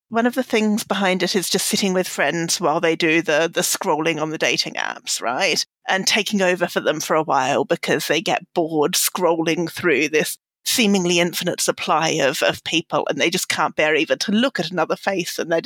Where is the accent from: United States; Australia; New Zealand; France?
Australia; I'm Australian